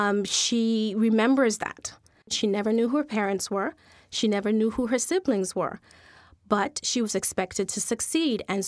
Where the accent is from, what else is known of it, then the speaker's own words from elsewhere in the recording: U.S. Virgin Islands; Growing up in St. Thomas, where at that time it was an American island, was very different.